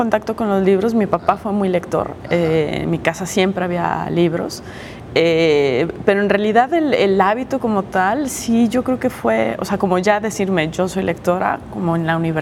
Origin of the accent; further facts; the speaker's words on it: Guadalajara, Jalisco, Mexico; como buena tapatía, pues era entusiasta de la FIL Guadalajara